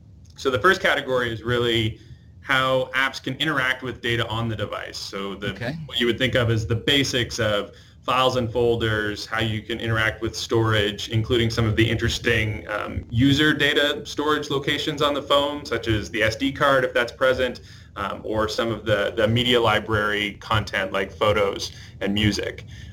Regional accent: Ontario, Canada; So I grew up in Canada, in Eastern Ontario, near sort of between Montreal and Ottawa.

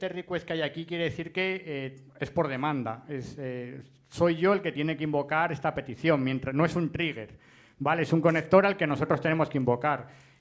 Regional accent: León, Castile and León, Spain; yo soy de León y me gustan las cosas así.

